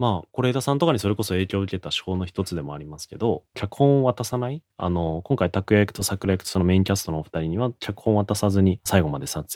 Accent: Tokyo, Japan; そうなんですよね、生まれも育ちも東京で

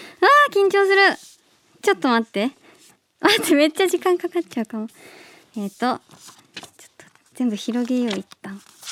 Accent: Sano, Tochigi, Japan; 年末年始に地元の栃木県佐野市に帰ったので

